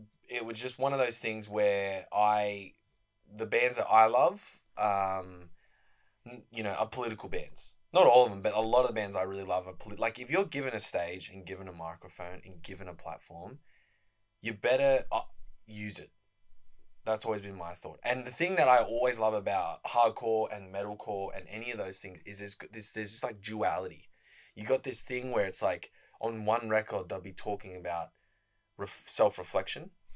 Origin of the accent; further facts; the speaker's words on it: New South Wales, Australia; I'm from the Yuin Nation … the Darug Nation, you know … So that's where my mobs are from.